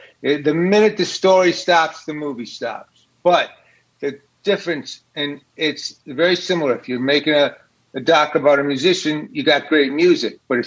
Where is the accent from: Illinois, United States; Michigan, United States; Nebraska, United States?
Michigan, United States; Detroit; moved away as an adult; I came out here from Detroit when I was 18, and I got a job as a doorman